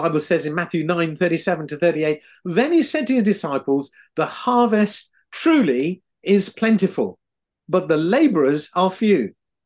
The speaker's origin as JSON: {"language": "English", "country": "Sri Lanka", "moved": "yes", "lives_now": "United Kingdom", "said": "I came from Sri Lanka to the UK, and that's where I found the Lord Jesus."}